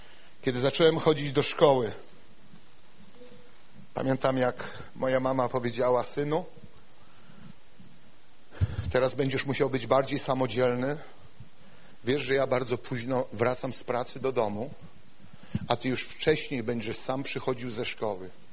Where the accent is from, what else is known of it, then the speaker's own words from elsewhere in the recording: Bydgoszcz, Kuyavian-Pomeranian Voivodeship, Poland; Pochodzę z Bydgoszczy, na dzielnicy, w której mieszkałem, budowano garaże